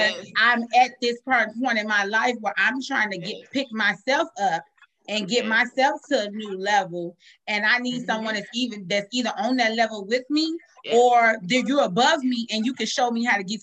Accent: Chicago, Illinois, United States; I can, because you know I'm from the Midwest as well. You know I'm from Chicago

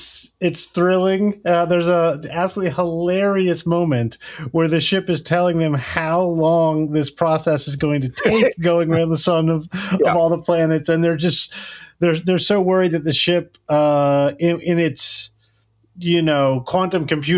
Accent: Florida, United States; as a child growing up in Florida and with family in South Carolina, going to the beach with the Gulf of Mexico in Florida and then the Atlantic as a child.

